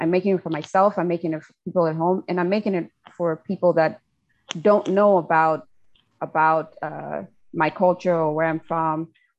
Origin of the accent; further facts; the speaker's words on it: Zimbabwe; I was born and raised in Zimbabwe